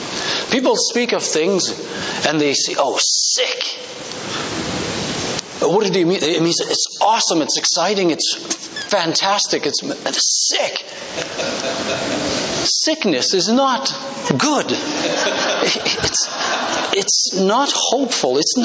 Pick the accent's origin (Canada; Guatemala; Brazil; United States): Canada; Quebec; moved away as an adult; also born or lived in Ontario / British Columbia; I was born in Ontario, grew up in Quebec, moved to Montreal when I was 17, lived there for 12 years, moved to BC in 2006, and been at Cape and Ray since 2013, so I really don't know where I'm from anymore